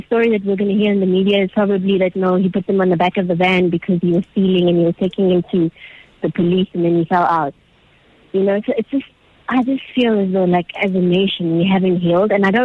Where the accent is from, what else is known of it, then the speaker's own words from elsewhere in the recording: North West, South Africa; I just wanted to say I grew up in the Northwest, and back then we had this pseudo freedom because we were called to Botswana